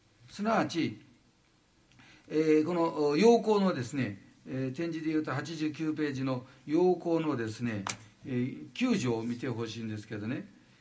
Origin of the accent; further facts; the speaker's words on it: Wajima, Ishikawa, Japan; 私今は京都に住んでおりますがね、私の生まれは石川県の能登半島の輪島というところなんですね。今の朝の連ドラでマレってやっとるんですけどね、いやあの方言が私の方言なんですね。